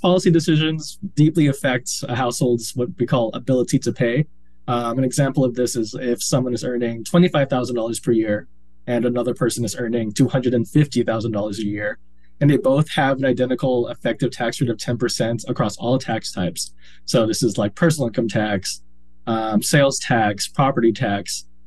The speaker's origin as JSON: {"language": "English", "town": "Hillsboro", "region": "Oregon", "country": "United States", "tie": "born or raised there", "moved": "as an adult", "lives_now": "Washington, United States", "said": "Yes, I do. So I grew up in Oregon. I grew up in Hillsboro, Oregon, just outside of Portland. I attended the University of Oregon."}